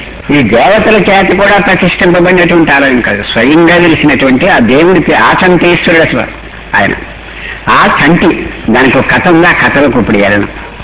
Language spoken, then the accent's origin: Telugu; Achanta, Andhra Pradesh, India; నేను వ్యవసాయ కుటుంబంలో నుంచి వచ్చిన వాడిని. ఈ ఆచంటలో అందరూ వ్యవసాయదారులు, చాలా కష్టపడి వ్యవసాయం చేస్తారు.